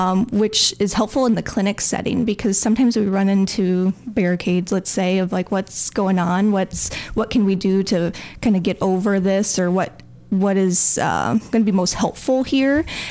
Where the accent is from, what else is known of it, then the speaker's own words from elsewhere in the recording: Nashua, Iowa, United States; Well, I am originally from Nashua, so right down the road. I am a Nashua Plainfield graduate.